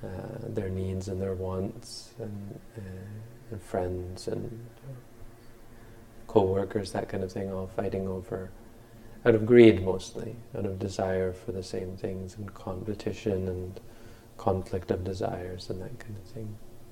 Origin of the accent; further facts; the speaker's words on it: Ontario, Canada; I grew up in Northern Ontario, and you broke sticks like this.